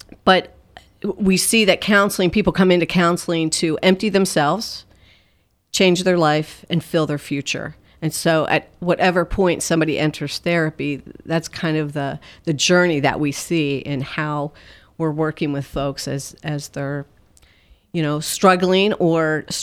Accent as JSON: {"language": "English", "region": "Pennsylvania", "country": "United States", "said": "I'm from Pennsylvania, so I went to Trinity High School. Shout out to Trinity."}